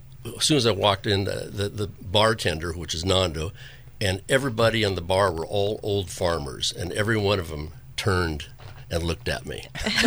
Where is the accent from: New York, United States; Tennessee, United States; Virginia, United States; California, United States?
California, United States; Los Angeles; But I grew up in Los Angeles neighborhood, San Fernando Valley, and had a chance to move to Redding, California.